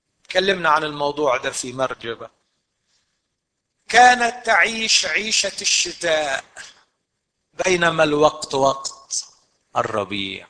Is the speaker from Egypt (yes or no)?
yes; Egypt; عندنا في مصر دايما هذا الاحساس